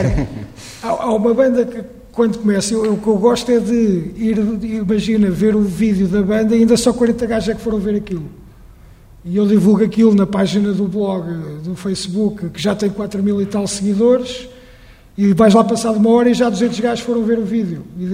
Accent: Abrantes, Santarém, Portugal; born there; Eu nasci numa, que é um concelho grande do Distrito de Santarém, nasci em Abrantes

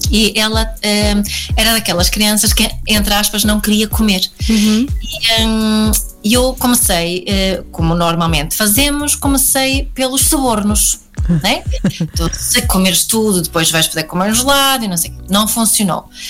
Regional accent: Sweden; Eu sou sueca, nasci na Suécia, o meu pai é sueco, mas a minha mãe é montenegrina.

